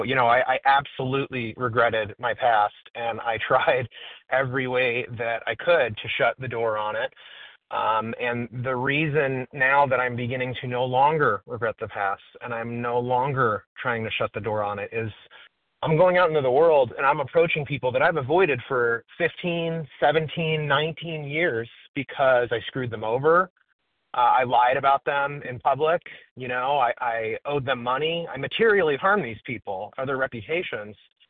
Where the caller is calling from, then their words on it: Florida, United States; I'm a compulsive overeater, and I'm calling from Florida.